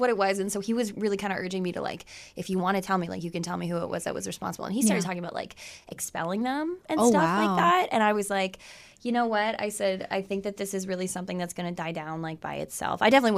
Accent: Essex, Ontario, Canada; no, I'm from Essex.

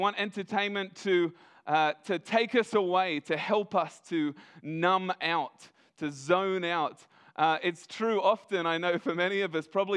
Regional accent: Australia; I'm the youngest child, I'm Australian

